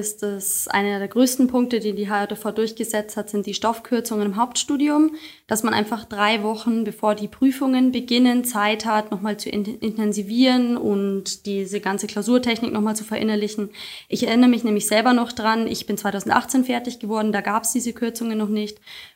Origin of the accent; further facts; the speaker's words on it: Regensburg, Bavaria, Germany; now in Munich, Germany; Also ich bin 25 Jahre alt und ich bin ursprünglich aus Regensburg, lebe allerdings aufgrund der Arbeit inzwischen in München.